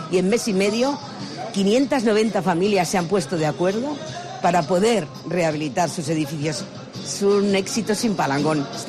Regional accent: Asturias, Spain; Como buena asturiana

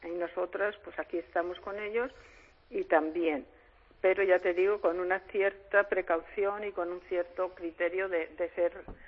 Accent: Buenavista de Valdavia, Castile and León, Spain; also born or lived in Villasarracino; yo nací en Villasarracino, pero mi vida ha sido allí, en el pueblo de Buenavista de Valdavia

